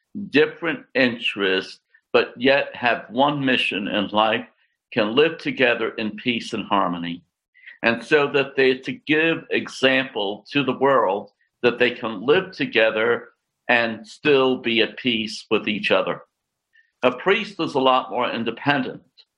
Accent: New York City, New York, United States; now in Bronx, United States; Well, both of my parents were immigrants from Italy, and we first settled in New York City in the Italian ghetto at 116th Street near Our Lady of Mount Carmel Church. In any case, I grew up there until about 10 o'clock

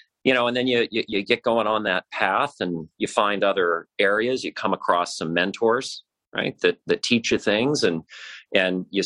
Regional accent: Columbus, Nebraska, United States; growing up in Columbus, Nebraska was a wonderful place. City of about 15,000 people

